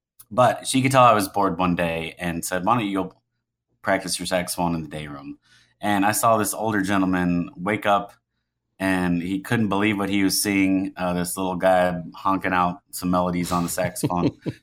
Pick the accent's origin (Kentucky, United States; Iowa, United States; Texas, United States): Kentucky, United States; Louisville; So I grew up in Louisville, Kentucky, Louisville, for others that don't like that pronunciation. But good old Louisville, Kentucky. I lived there until I was 18, and I'm back now.